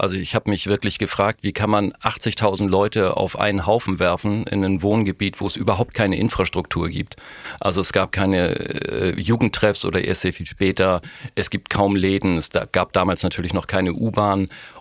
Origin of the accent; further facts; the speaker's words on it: Hamburg, Germany; ich komme aus Mümmelmannsberg